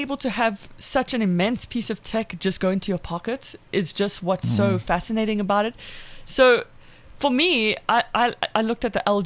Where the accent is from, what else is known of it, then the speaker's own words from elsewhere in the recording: South Africa; accent: South African; Yeah, and I've heard, apparently, that the South African accent is like the number one most liked accent in the world, and I just think that's